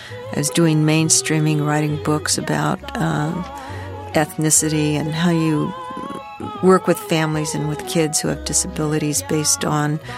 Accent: United States; Well, that is my ambiguity. I'm American, and I'm also Chinese.

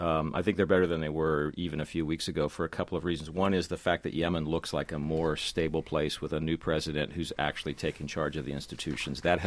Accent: Kansas, United States; I grew up in Kansas, due north of Ground Zero, and in my hometown, everybody had a basement or a storm cellar.

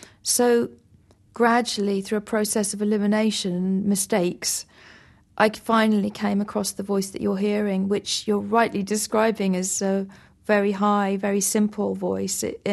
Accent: England, United Kingdom; although as an English woman I sing about England

